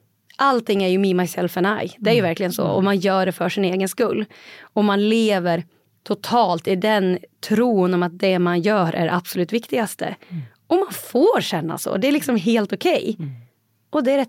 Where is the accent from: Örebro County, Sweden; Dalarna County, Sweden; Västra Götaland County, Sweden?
Dalarna County, Sweden; Jag kommer ju från Dalarna som en väldigt, väldigt stark region.